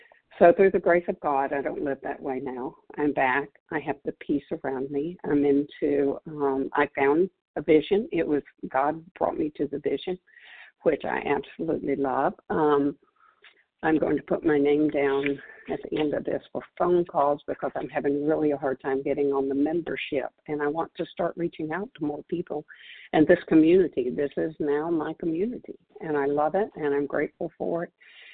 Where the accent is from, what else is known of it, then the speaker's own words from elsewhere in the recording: California, United States; I'm from Southern California